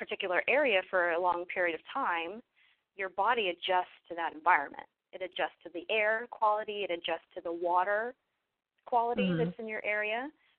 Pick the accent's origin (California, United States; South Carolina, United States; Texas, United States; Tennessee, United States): Texas, United States; I don't really like spicy food too much, but I grew up in Texas, so I love Mexican food